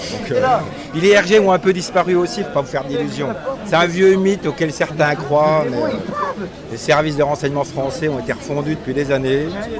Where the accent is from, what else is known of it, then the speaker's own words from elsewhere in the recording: France; Je suis français, blanc d'origine, intégré dans l'espace social.